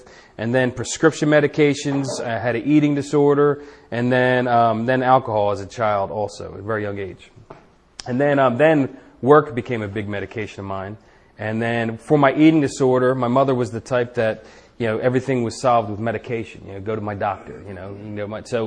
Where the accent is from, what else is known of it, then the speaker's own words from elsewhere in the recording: Philadelphia, Pennsylvania, United States; I grew up in Philadelphia. I'm about 47 years old.